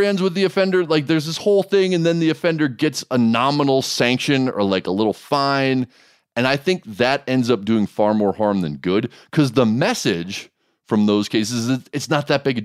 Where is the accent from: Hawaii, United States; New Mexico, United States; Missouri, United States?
Hawaii, United States; The only reason I haven't done it is because I grew up on Oahu, and I know that there are clean streams on Oahu where you can do this and feel comfortable about it.